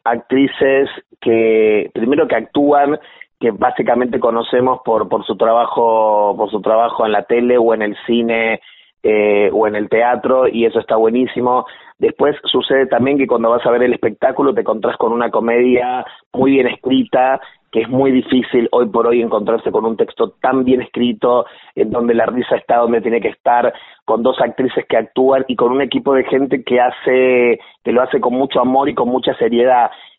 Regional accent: Santo Tomé, Santa Fe, Argentina; yo soy santafesino de Santo Tomé, que es un lugar un poquito más chico incluso, que queda ahí pegadito a Santa Fe.

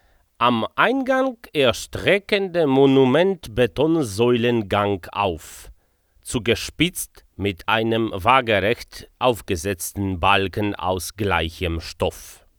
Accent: Poland; ich bin Pole

